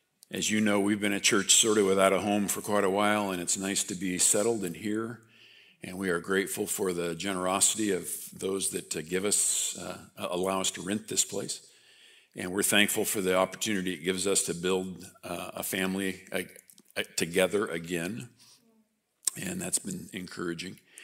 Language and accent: English; Oregon, United States; but I grew up in the Willamette Valley, and I picked strawberries and pole beans.